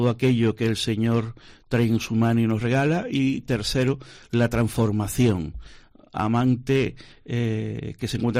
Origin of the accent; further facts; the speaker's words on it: Canary Islands, Spain; prácticamente en todos los pueblos de la isla de Tenerife, donde yo soy originario